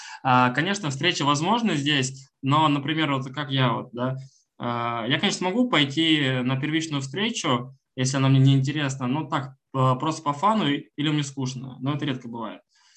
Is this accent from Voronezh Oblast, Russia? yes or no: yes; Voronezh, Voronezh Oblast, Russia; Я такой, блин, чувак, я тоже из Воронежа.